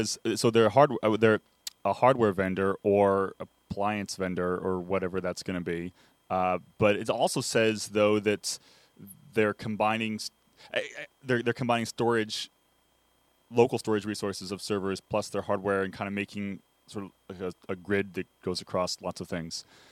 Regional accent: Cleveland, Ohio, United States; And you know, we're from Cleveland.

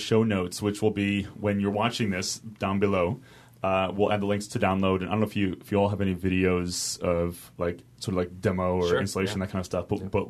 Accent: San Francisco, California, United States; from San Francisco.

